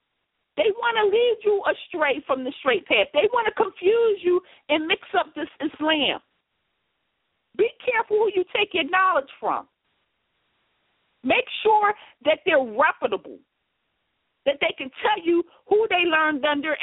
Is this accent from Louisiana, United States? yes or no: no; Philadelphia, Pennsylvania, United States; I grew up in Philadelphia. I learned under the Muslims that were in Philadelphia, and I grew up in the community